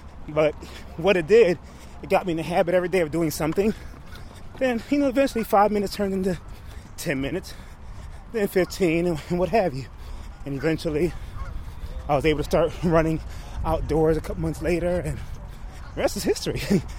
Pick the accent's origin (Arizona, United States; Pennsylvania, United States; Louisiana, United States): Pennsylvania, United States; Philadelphia; I'm from Philadelphia, Pennsylvania, 47 years old.